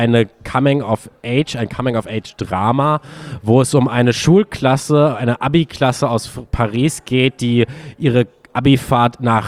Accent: Germany; Also, ich hätte fast gesagt, wir als Deutsche sind Austin Torregal

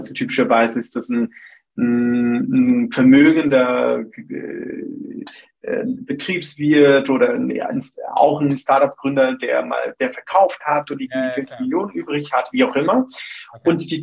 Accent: Switzerland; also born or lived in Brazil; ich bin zwar gebürtiger Brasilianer, aber in der Schweiz aufgewachsen. Also ich bin Schweiz-Brasilianer

